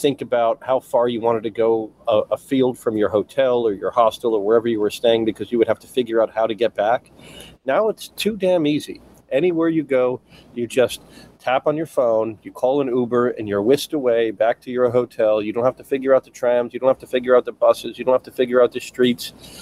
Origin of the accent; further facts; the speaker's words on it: United States; I'm an American. I'm going to go knock on the door of the American embassy.